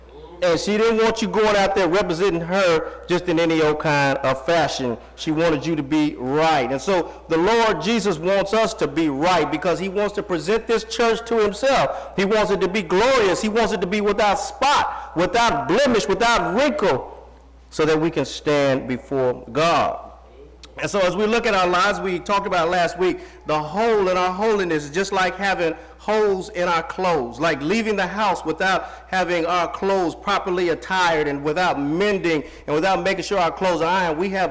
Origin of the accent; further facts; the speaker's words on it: Denver, Colorado, United States; He's in my hometown. He's in Denver, Colorado today, preaching for the Brighton Church of Christ, one of the suburbs of Denver.